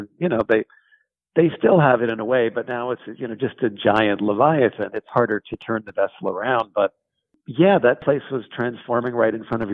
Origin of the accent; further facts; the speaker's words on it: New York City, New York, United States; also born or lived in Portland, Oregon; I'm from New York and have spent most of my life there, but I was actually living in Portland, Oregon.